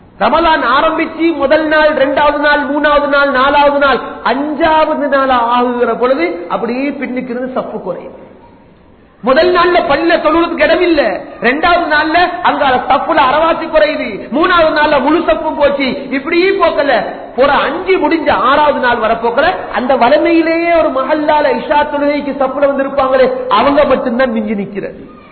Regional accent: Colombo, Western Province, Sri Lanka; நான் கொழும்புல பிறந்து வளர்ந்ததுனால தைரியமா சொல்றேன்

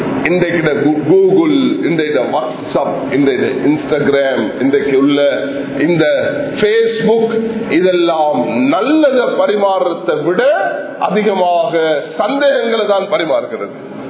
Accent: Sri Lanka; நாங்கள் இலங்கை நாட்டு பிரஜைகள்

